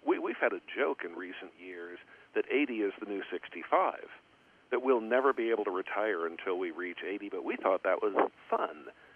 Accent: California, United States; I grew up in Southern California.

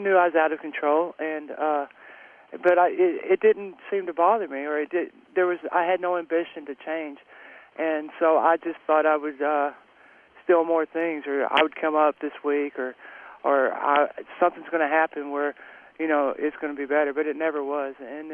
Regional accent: Dallas, Texas, United States; I grew up in Dallas, Texas.

